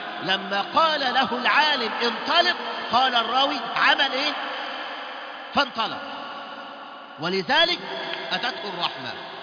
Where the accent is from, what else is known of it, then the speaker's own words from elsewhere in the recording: Mansoura, Dakahlia, Egypt; كان عندنا في المنصورة وأعرفه معرفة شخصية